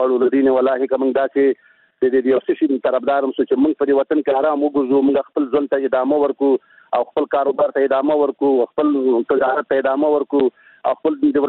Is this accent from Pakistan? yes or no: no; Laghman, Afghanistan; زه د لغمان دی ولایت دی ولسوالۍ نه